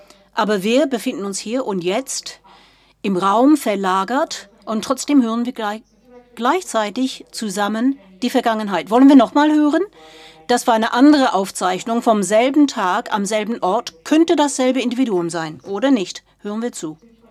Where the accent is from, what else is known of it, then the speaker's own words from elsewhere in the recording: California, United States; Ich bin in den Vereinigten Staaten groß geworden und ich habe viele Erinnerungen an meine Kindheit in Kalifornien an diesen Geräusch.